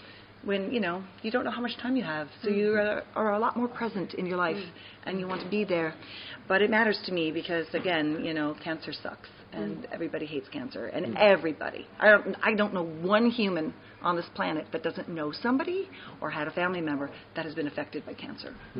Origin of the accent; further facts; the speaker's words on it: California, United States; I'm from the South, but I'm from Southern California